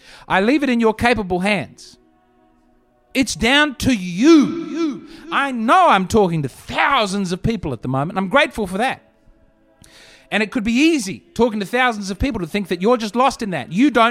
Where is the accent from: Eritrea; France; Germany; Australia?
Australia; now in United States; I'm an Australian and we have to vote in our own country